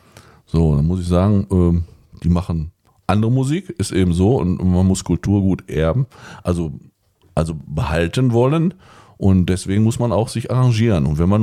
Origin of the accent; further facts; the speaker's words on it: Hiesfeld, North Rhine-Westphalia, Germany; Hiesfeld ist meine Heimat. Was soll man dazu sagen? Dinslaken auch.